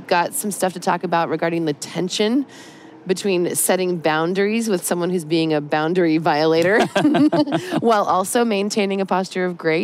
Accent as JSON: {"language": "English", "town": "Stockton", "region": "California", "country": "United States", "tie": "born or raised there", "said": "Stockton, California. It's my hometown. It's where I was born and raised."}